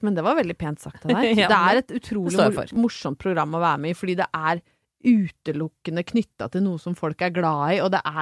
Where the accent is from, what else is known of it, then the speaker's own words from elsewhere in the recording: Brøttum, Innlandet, Norway; når jeg vokste opp på Brøttum